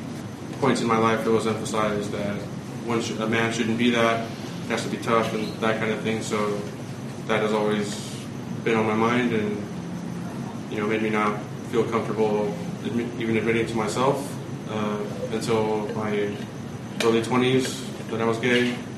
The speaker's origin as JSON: {"language": "English", "town": "Oceanside", "region": "California", "country": "United States", "said": "I'm from Oceanside."}